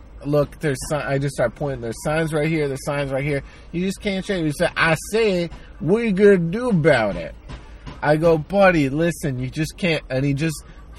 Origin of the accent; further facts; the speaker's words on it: New Jersey, United States; I'm from New Jersey. When I see shit, I call it out.